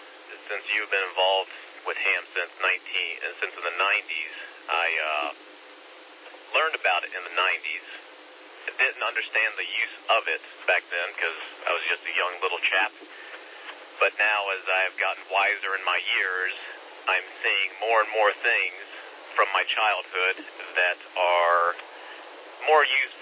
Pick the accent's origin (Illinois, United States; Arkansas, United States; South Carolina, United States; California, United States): South Carolina, United States; North Augusta; I grew up in North Augusta, South Carolina.